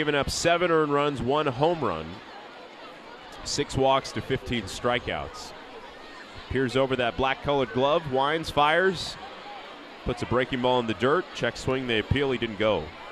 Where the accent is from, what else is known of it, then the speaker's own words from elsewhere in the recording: Stockton, California, United States; And I had a minor league baseball team in my hometown, the Stockton Ports, but I don't remember going to any games as an elementary schooler.